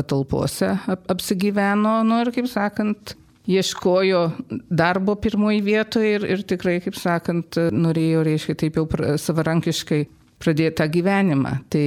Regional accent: United States; Aš gimusi ir augusi Amerikoje. Tėvai mano buvo irgi karo pabėgėliai.

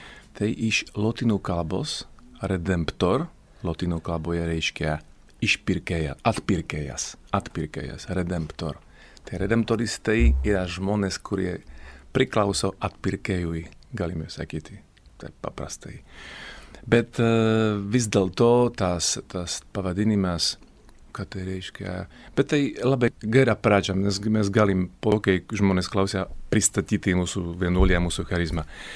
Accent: Slovakia; Lithuanian is a second language; now in Lithuania; Mes esam iš Slovakijos.

